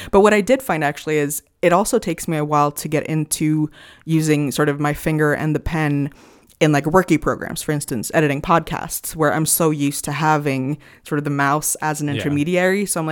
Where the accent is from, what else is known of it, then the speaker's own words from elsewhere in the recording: Sweden; they don't know that I'm from Sweden, and that's where a lot of the market is different